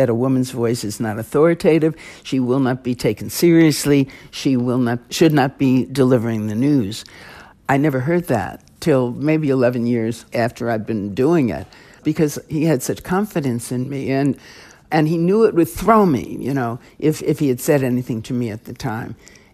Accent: New York, United States; accent: New York; I'm a New Yorker, and I was working, and always have for much of my broadcasting life in particular, against a pretty heavy New York accent that I had. So I hear myself, I would never today say

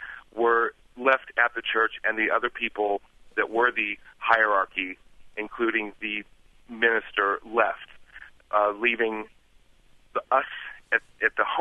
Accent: California, United States; the church that I grew up in California in the mid-70s

